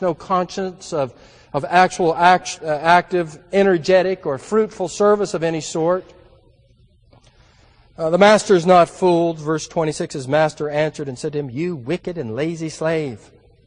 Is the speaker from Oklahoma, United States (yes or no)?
no; California, United States; I remember a number of the young people from the youth group that I grew up in back in Southern California.